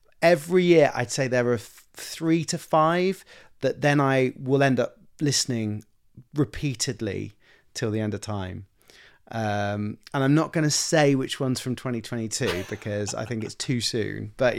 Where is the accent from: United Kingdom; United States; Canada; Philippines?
United Kingdom; that wasn't just me being British and being from the UK